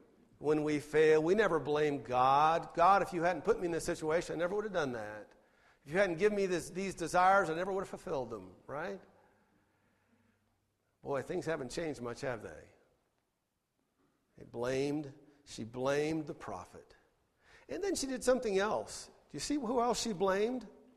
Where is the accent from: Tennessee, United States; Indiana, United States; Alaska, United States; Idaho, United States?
Idaho, United States; Twin Falls; my best friend, Jim Mott, we grew up together in Twin Falls, Idaho, did everything together.